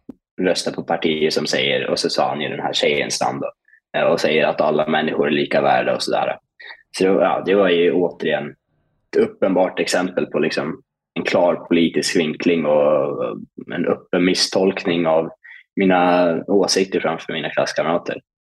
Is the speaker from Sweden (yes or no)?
yes; Norrland, Sweden; jag är ju själv från Norrland, det finns ju väldigt fattiga kommuner i övre Norrland